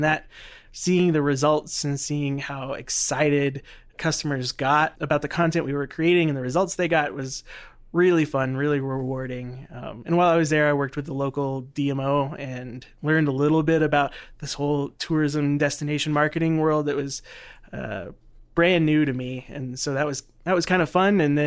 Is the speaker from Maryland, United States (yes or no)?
no; Dallas, Texas, United States; You know, I'm a Texas boy. Grew up in the Dallas area.